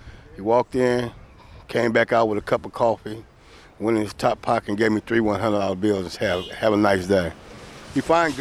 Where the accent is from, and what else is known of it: Berkeley, California, United States; born or raised there